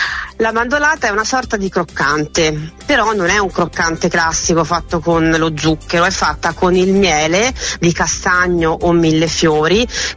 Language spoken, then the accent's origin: Italian; Castelnuovo di Garfagnana, Tuscany, Italy; now in Versilia, Italy; io sono di Castelnuovo Garfagnana, e però vivo in Versilia, e quella Garfagnana ce l'ho nel cuore, ce l'ho nel mio DNA